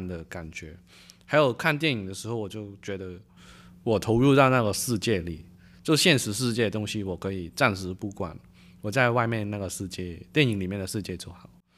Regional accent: Hong Kong; moved away as an adult; now in Taiwan; 选择来台湾读就是那个时候想离开香港一下

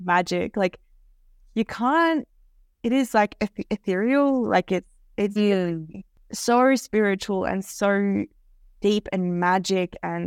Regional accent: Melbourne, Victoria, Australia; because I grew up in Melbourne.

